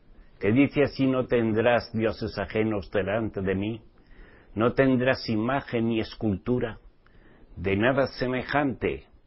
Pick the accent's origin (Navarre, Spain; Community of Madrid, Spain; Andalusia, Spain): Navarre, Spain; Pamplona; Mi tierra, Pamplona, Navarra, España, en aquella altura supercatólica, superromana.